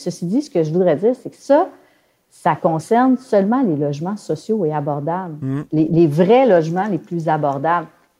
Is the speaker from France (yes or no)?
no; Quebec, Canada; Ils ont bougé, mais chez nous, au Québec, il n'y a rien qui se passe.